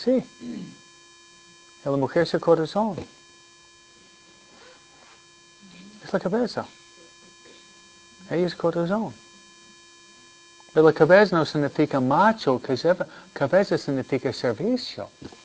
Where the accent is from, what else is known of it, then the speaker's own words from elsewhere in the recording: United States; Mi mamá viene de México. Yo soy americana.